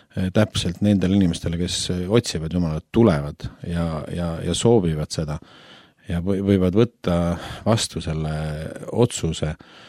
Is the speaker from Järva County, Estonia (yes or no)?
yes; Järva-Jaani, Järva County, Estonia; Kuna Alevis, kus ma pärit olen, ehk Järvamaalt, Järva Jaanist